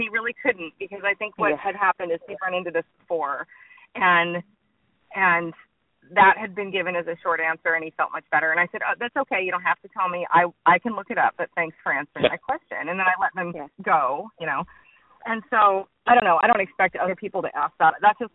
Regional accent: Utah, United States; I'm a non-believer and I grew up in Utah and I actually know a lot about your faith.

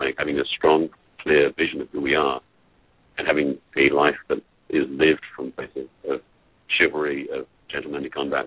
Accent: England, United Kingdom; I was born and raised in England, and it wasn't from a very, you know, posh family

